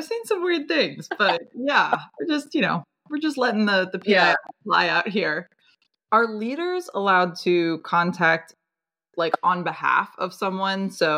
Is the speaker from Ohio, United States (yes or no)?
no; Georgia, United States; I'm from Georgia, so it makes me happy to hear